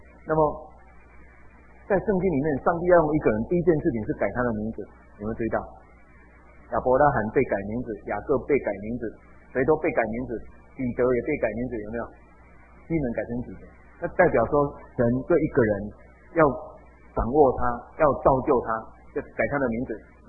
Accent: Taiwan; 我们台湾人也是一样

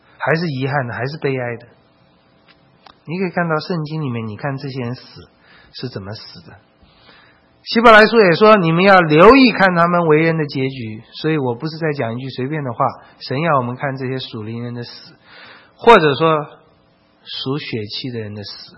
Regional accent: China; 如果我们中国人来讲呢，死，其实中国人非常怕死

